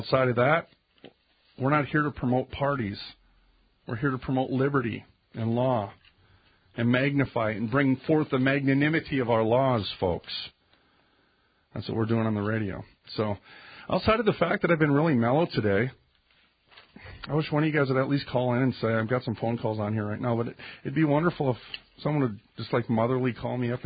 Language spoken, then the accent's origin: English; United States; I'm not from China. I'm from America.